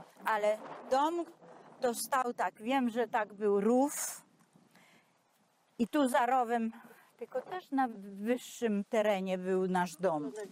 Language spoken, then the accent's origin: Polish; Jarosław, Subcarpathian Voivodeship, Poland; born there; also born or lived in Palikrowy; Jak znaleźliśmy się w Palikrowach, skoro urodziłam się w Jarosławiu?